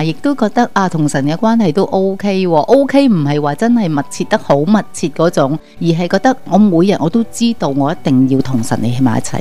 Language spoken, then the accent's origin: Cantonese; Hong Kong; 我系喺香港土生土长，喺香港出世，香港受教育。我自己嚟自一个一啲都唔富裕嘅家庭